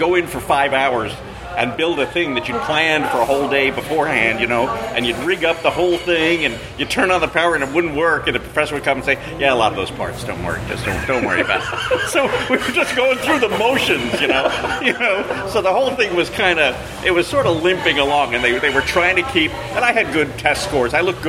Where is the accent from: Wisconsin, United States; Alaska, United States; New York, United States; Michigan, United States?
New York, United States; New York City; now in Philadelphia, United States; I grew up in New York in the Bronx, but I got a scholarship to do engineering at Penn. So I went to Penn, and that's how I wound up in Philadelphia.